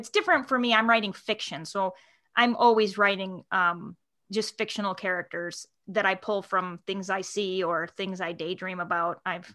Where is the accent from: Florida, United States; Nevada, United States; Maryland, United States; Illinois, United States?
Illinois, United States; Chicago; I'm from Chicago.